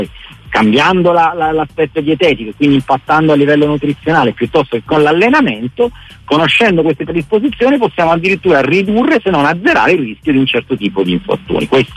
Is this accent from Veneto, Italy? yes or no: no; Naples, Campania, Italy; lo dico da napoletano